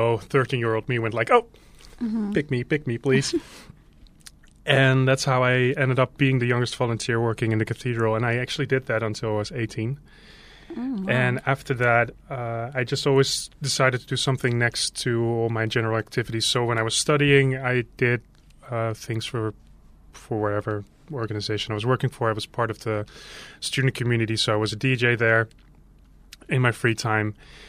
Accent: Utrecht, Netherlands; moved away as an adult; No, I'm from the Netherlands. Like you said in the introduction, I'm from Utrecht. I came here 7 months ago.

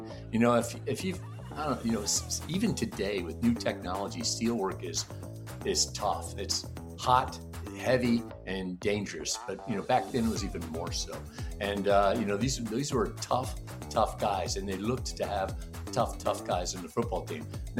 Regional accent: Texas, United States; born there; because, you know, I was born in Texas, and as a good Texan, Dallas Cowboys were my team at the time, right?

